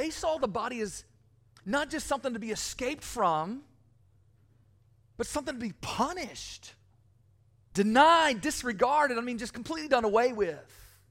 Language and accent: English; Bowling Green, Kentucky, United States; as I was growing up in Bowling Green, Kentucky.